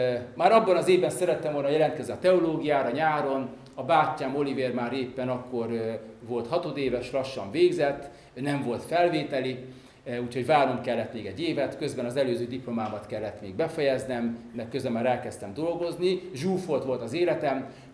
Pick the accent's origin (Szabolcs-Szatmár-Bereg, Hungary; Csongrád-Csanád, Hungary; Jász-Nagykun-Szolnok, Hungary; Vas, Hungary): Szabolcs-Szatmár-Bereg, Hungary; Nyíregyháza; 1979-ben születtem, itt Nyíregyházán, hagyjelmeges családnak a harmadik gyermekeként, szüleim hívő, templomba járó emberek. Az egyházban nőttem fel, főleg itt Nyíregyházán